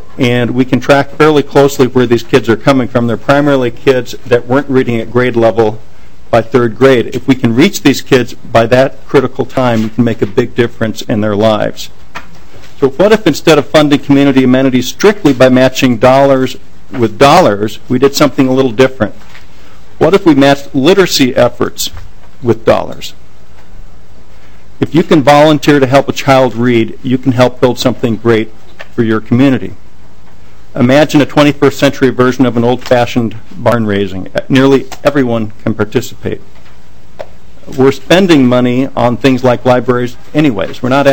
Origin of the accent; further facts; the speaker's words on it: Moorhead, Minnesota, United States; I grew up in Moorhead, by the way.